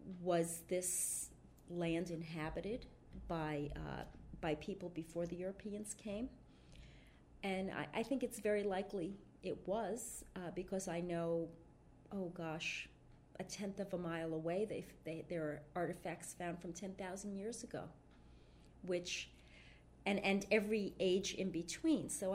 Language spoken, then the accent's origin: English; New Jersey, United States; now in Concord, United States; which I never felt growing up in New Jersey, even though I lived in only two cities in New Jersey, or a city and a town.